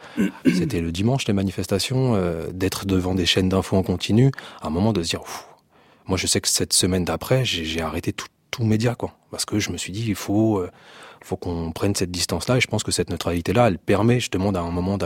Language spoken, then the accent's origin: French; France; on est français